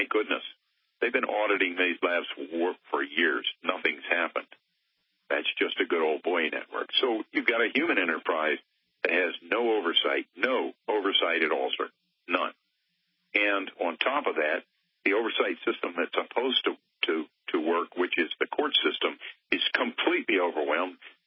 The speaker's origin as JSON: {"language": "English", "region": "North Carolina", "country": "United States", "said": "I'm not sure about that because I'm from North Carolina"}